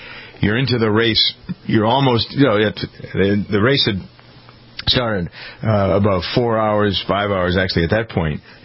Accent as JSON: {"language": "English", "town": "Framingham", "region": "Massachusetts", "country": "United States", "tie": "born or raised there", "said": "through my hometown of Framingham, into Natick"}